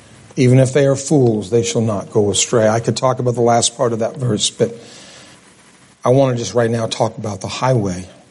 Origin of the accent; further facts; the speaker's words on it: New Mexico, United States; Well, I'm from New Mexico, folks. That's desert country.